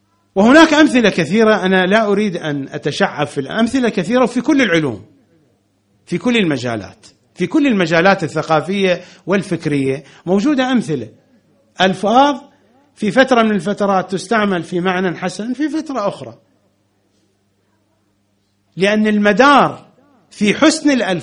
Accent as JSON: {"language": "Arabic", "country": "Iraq", "said": "يسمى عندنا في العراق البربين"}